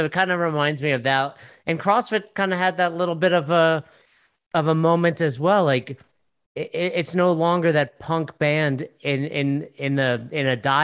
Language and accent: English; Northeast, United States; Oh, nice. I'm from the Northeast.